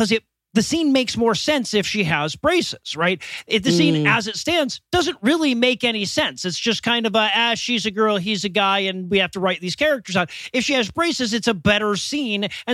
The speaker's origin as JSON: {"language": "English", "town": "Detroit", "region": "Michigan", "country": "United States", "tie": "born or raised there", "said": "I grew up in Detroit. It was always that fucking way."}